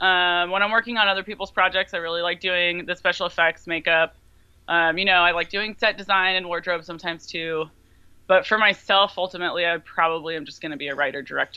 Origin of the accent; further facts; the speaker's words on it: Olympia, Washington, United States; also born or lived in Austin; I grew up in Olympia, Washington, and, moved around a little bit. I lived in Austin, Texas for about 7 years